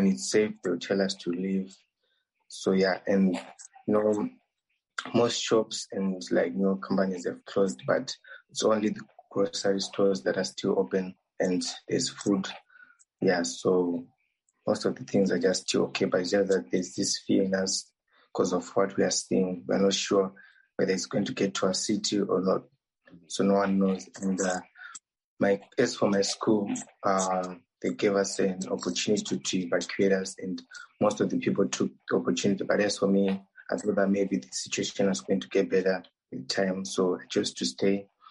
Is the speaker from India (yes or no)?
no; Zimbabwe; now in Khmelnytskyi, Ukraine; from Zimbabwe, and I'm in Ukraine, Chmielnytskyi